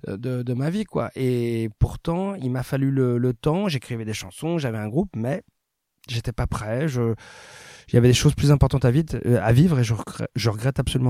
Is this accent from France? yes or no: yes; Cachan, Île-de-France, France; je n'ai jamais habité à Paris. J'ai toujours vécu en banlieue sud. J'ai passé une grosse partie de mon enfance à Cachan, et ensuite, je suis allé beaucoup à Sceaux, voilà. Parce que j'ai fait le lycée à Sceaux, au lycée La Canale.